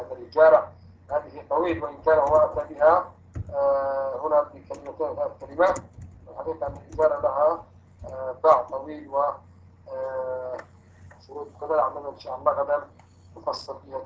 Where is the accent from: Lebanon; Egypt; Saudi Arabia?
Saudi Arabia; Hejaz; في هذه البلدان هنا عندنا في الحجاز